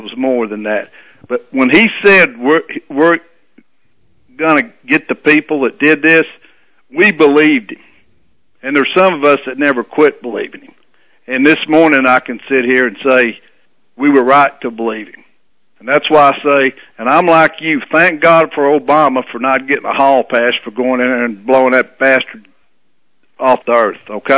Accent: United States; I'm an American and I'm a proud Tennessee volunteer

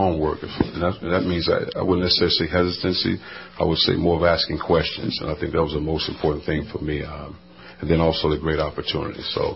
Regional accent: East St. Louis, Illinois, United States; But growing up in East St. Louis, I think that's why one of the reasons why I'm standing here today

